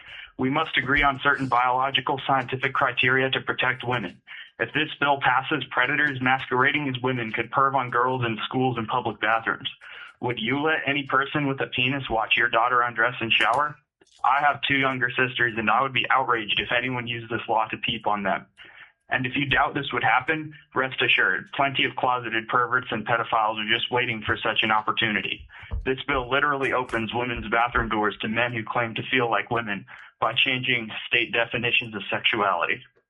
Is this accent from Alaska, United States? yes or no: yes; Alaska, United States; I'm a college student born and raised in Alaska.